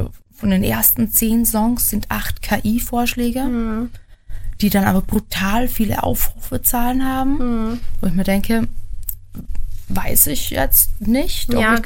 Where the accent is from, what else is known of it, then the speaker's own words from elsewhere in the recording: Austria; Bei uns in Österreich noch nicht.